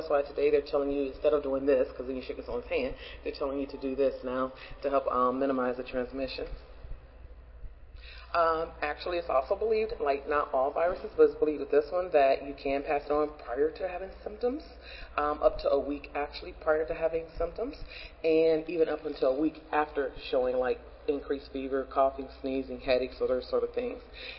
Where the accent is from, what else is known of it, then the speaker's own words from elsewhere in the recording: Cleveland, Ohio, United States; I'm from Cleveland, Ohio.